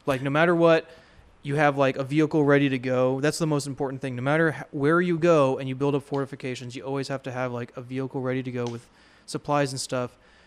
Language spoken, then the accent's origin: English; Ohio, United States; like going back to my hometown in Ohio, even to like my dad's farm